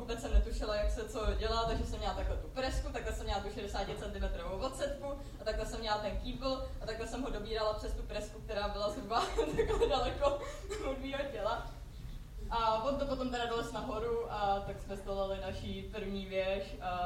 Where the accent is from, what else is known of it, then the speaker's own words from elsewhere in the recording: České Budějovice, South Bohemian Region, Czechia; A jak jsme z Budějovic, tak jsme si řekli, že by to chtělo zajet na nějaký hezčí skalky